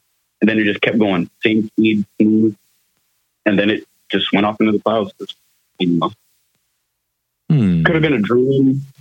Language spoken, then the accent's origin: English; Florida, United States; I'm from Florida.